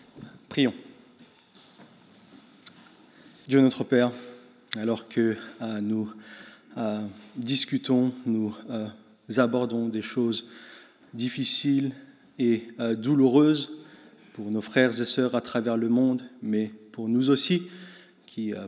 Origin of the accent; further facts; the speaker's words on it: Belgium; est aussi une réalité chez nous en Belgique.